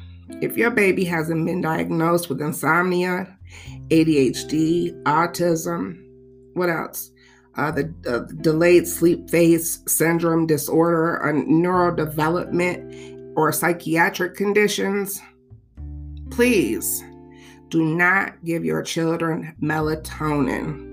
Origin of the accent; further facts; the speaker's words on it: Michigan, United States; I'm from Michigan, and I've been teacher for 20-plus years.